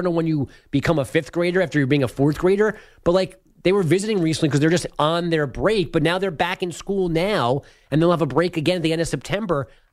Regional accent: New York, United States; I'm a New Yorker my entire life.

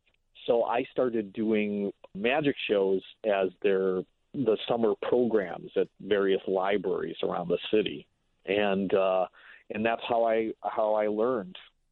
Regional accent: Milwaukee, Wisconsin, United States; there was a magic shop about 20 miles away from where I grew up in Milwaukee.

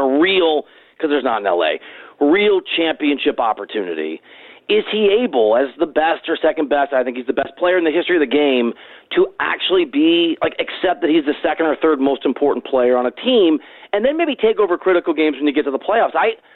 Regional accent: Iowa, United States; But I'm from Iowa, right? Like, I would go back to Iowa in a heartbeat if I could have the job that I wanted.

